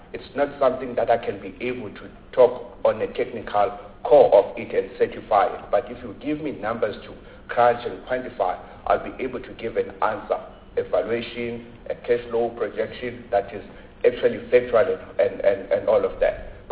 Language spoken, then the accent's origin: English; Butterworth, Eastern Cape, South Africa; I grew up in Butterworth, where it was an industrial town.